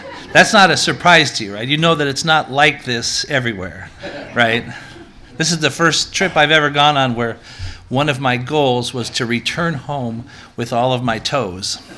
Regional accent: Seattle, Washington, United States; Well, we're from Seattle, of course, we're Seahawks fans.

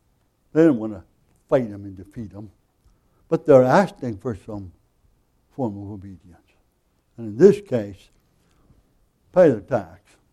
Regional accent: United States; But basically, I'm an American, you are, we have to pay our taxes.

